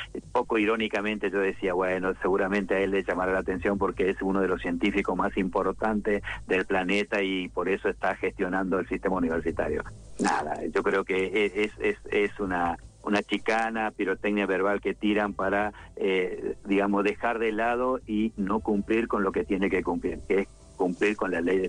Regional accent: Formosa, Argentina; Yo soy de Formosa, de una de las familias pobres, porque no hay que tener eufemismo, no es humilde, sino pobre, pobre de toda pobreza.

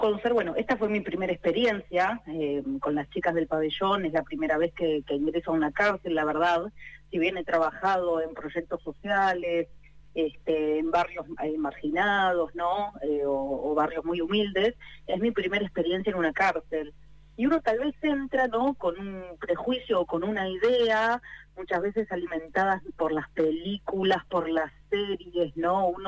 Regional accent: Tandil, Buenos Aires Province, Argentina; yo soy muralista profesional de Tandil.

